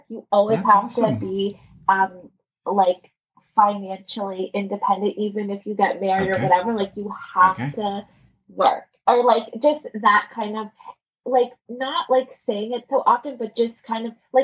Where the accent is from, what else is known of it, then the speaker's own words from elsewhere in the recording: Toronto, Ontario, Canada; Yeah, so I grew up here in Toronto.